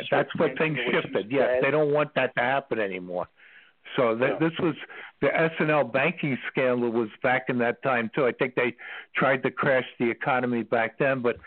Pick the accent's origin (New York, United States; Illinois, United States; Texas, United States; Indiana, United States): New York, United States; Queens; now in Ashland, United States; Originally from New York. I grew up in Queens, but I'm currently living in the center of the universe now, Ashland, Virginia.